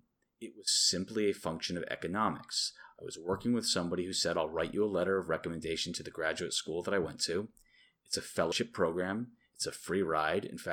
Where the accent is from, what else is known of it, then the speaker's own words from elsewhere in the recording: Connecticut, United States; But I was raised in Connecticut primarily.